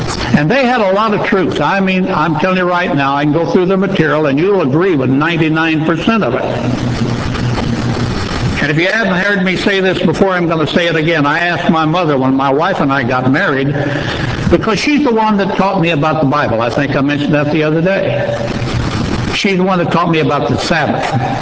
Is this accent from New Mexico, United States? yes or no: no; Texas, United States; born there; I was born in Texas, and I lived back in Texas years later. When we moved there again in 1965 to El Paso